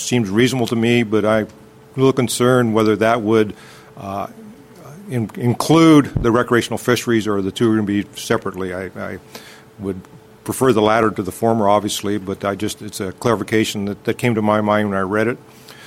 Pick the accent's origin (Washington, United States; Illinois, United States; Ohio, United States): Washington, United States; Marysville; from Marysville.